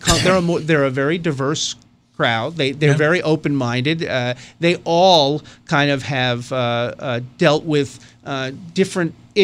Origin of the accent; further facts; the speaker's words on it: New York City, New York, United States; I grew up in New York City. What can I tell you?